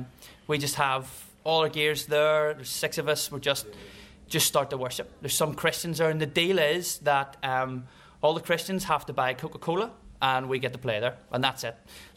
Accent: Belfast, Northern Ireland, United Kingdom; growing up in Belfast, I said earlier on that you're kind of desensitized to stuff.

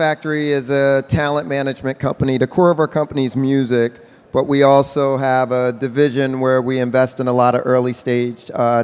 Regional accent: Philadelphia, Pennsylvania, United States; My background, I come from Philadelphia.

